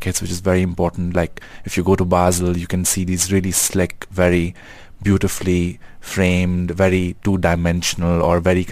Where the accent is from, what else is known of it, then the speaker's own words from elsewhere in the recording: Pakistan; I'm a Pakistani.